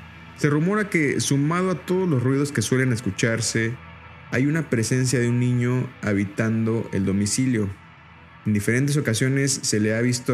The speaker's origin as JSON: {"language": "Spanish", "region": "Querétaro", "country": "Mexico", "tie": "born or raised there", "said": "La Hiena de Querétaro, una de las leyendas urbanas más famosas de mi ciudad natal."}